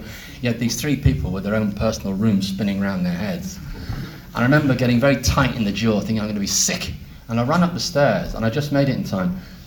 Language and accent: English; Liverpool, North West England, United Kingdom; born there; I was born in Liverpool in 1955, and my parents, I was an only child, which is weird because my big Liverpool Irish working class family.